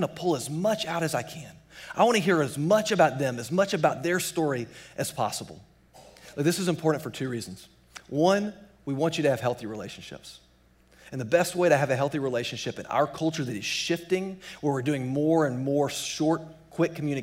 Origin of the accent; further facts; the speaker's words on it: Georgia, United States; Well, I'm from Georgia, so I'm really excited about this football game tomorrow night.